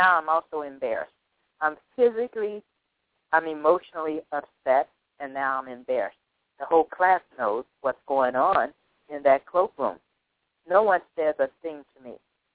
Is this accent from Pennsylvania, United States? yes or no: no; Indiana, United States; I'm from Indiana, and in Indiana, it gets very cold in the winter.